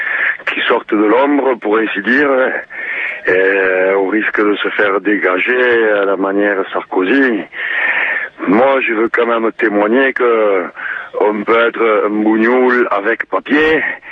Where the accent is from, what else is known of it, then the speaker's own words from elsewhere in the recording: Pyrenees, France; moved away as an adult; il a fallu que je dégage de chez moi, je suis parti des Pyrénées, travailler dans les Alpes et en Provence.